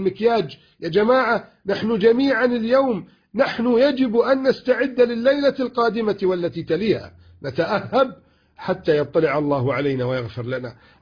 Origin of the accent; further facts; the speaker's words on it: Egypt; بلدنا مصر